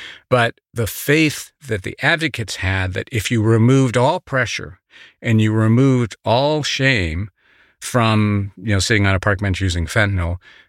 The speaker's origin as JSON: {"language": "English", "region": "West Virginia", "country": "United States", "tie": "born or raised there", "said": "So when I was growing up, I grew up in West Virginia in the 60s and 70s."}